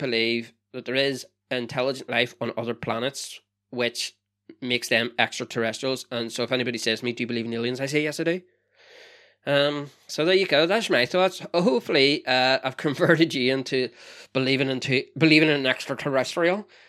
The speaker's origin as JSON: {"language": "English", "region": "Northern Ireland", "country": "United Kingdom", "lives_now": "Wales", "said": "Because I live in Wales. So, and I'm from Northern Ireland."}